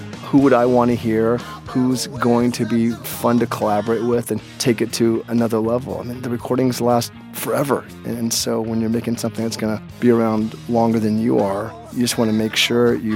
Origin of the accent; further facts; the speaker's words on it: Hollywood, California, United States; growing up in the 70s, growing up in Hollywood, growing up in a world where I was the only black kid around